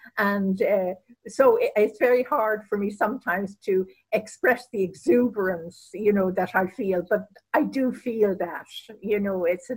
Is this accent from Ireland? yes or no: yes; Ireland; That being Irish, I think the Irish have a certain reticence and they hold back.